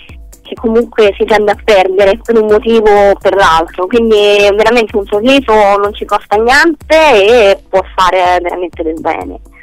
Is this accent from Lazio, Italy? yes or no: yes; Rome, Lazio, Italy; io come sai sono di Roma